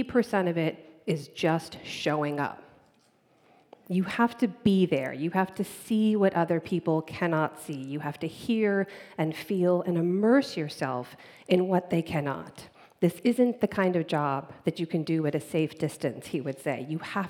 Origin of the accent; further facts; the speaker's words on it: United States; they've really struck me as a journalist and as an American.